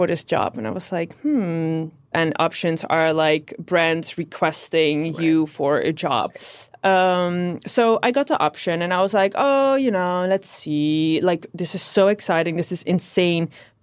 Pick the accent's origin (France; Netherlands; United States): Netherlands; now in Amsterdam, Netherlands; So I grew up in the south of Holland, a small town. I mean, it's considered a city in the Netherlands, but I think it's quite a small town. Yeah, and I lived there until I was 17.